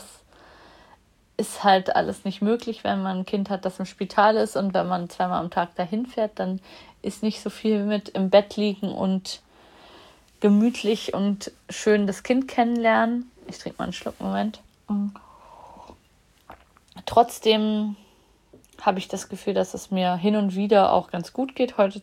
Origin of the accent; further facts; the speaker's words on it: East Germany, Germany; born there; zumindest in der DDR, wo ich geboren bin